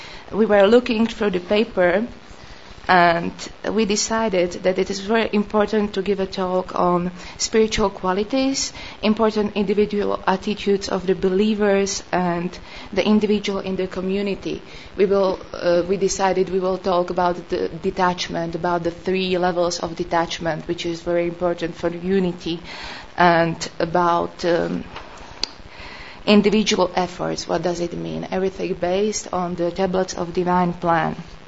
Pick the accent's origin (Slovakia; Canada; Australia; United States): Slovakia; English is a second language; She's from Italy, I am from Slovakia. We both speak English